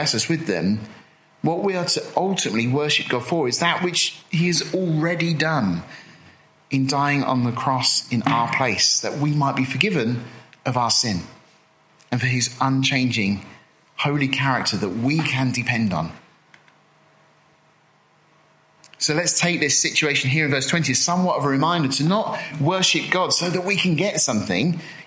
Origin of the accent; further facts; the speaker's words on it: United Kingdom; You know, we're British, we like queuing, we like orderly conduct, right?